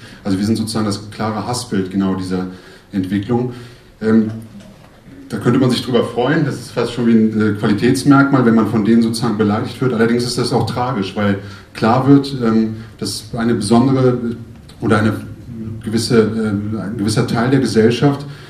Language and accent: German; Goslar, Lower Saxony, Germany; born there; now in Hanover, Germany; Ich komme gebürtig aus Goslar, aus dem schönen Harz und wohne seit 2001 in Hannover.